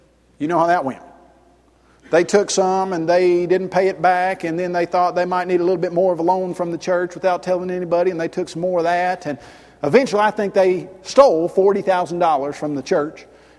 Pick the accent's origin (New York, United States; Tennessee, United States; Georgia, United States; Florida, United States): Tennessee, United States; Columbia; There was a congregation close to my hometown, Columbia, Tennessee